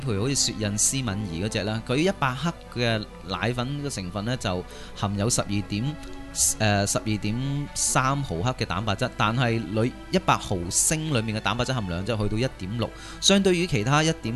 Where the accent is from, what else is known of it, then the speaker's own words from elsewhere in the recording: Hong Kong; 我们香港人